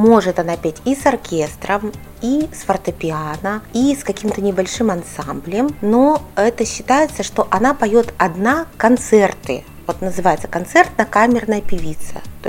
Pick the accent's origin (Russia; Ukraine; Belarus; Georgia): Russia; Perm, Perm Krai; Да, я пермячка, да.